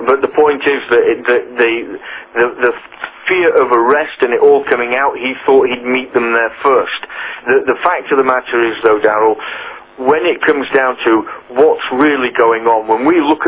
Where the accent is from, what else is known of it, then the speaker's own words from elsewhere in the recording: Croydon, London, United Kingdom; here in my hometown of Croydon in South London.